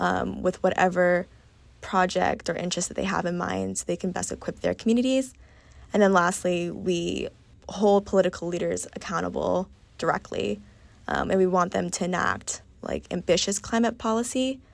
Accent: Massachusetts, United States; I grew up in Massachusetts, and in Middlesex, where I grew up, transcendental writers are a big thing.

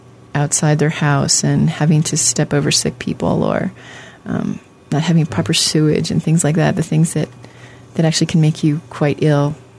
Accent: United States; For me, it was, as an American who expects to live a very long time, there was something incredibly true and humbling

